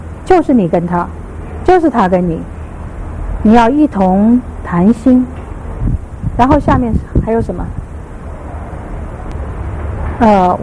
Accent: China; 这个讲到我们中国人的长处了，民以食为天，对不对？

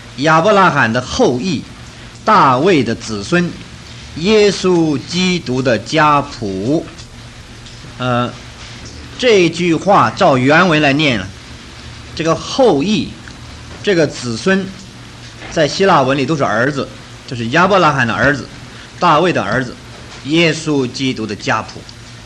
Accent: China; 我们中国人讲如入宝山呢

